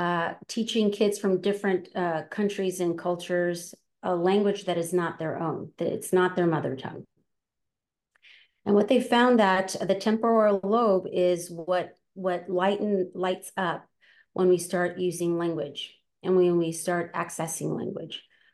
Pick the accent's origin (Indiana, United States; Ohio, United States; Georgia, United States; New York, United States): New York, United States; Queens; born there; My mom is from Colombia. She was born there, and my dad in Guatemala. I was born in Queens.